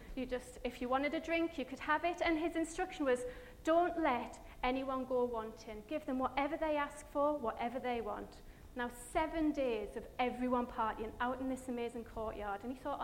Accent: Durham, North East England, United Kingdom; now in Wales; I'm not Welsh. I am Northern, I'm from Durham, but I've been in Wales now for 12 years, and I'm kind of feeling a little bit Welsh.

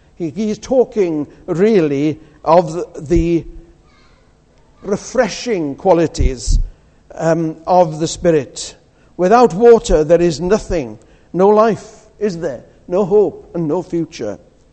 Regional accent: Wales, United Kingdom; I'm Welsh, as you probably gathered by now.

